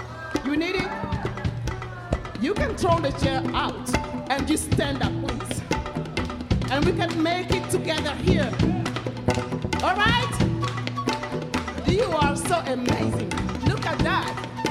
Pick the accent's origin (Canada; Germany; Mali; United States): Mali; I'm from Mali, West Africa, and I know what I'm talking about.